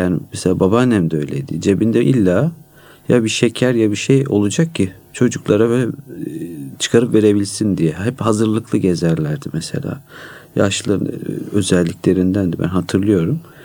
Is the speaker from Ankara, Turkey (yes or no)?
no; Elazığ, Turkey; Ne zaman gitsek, mesela Elazığ'a gitsek, biz Elazığlıyız.